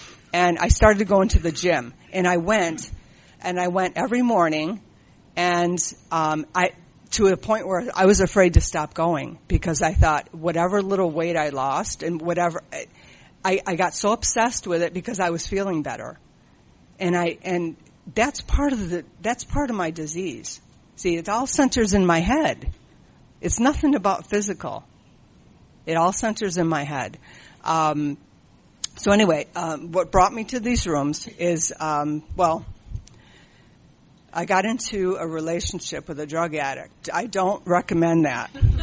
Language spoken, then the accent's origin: English; California, United States; And I started to say, I'm from San Fernando Valley.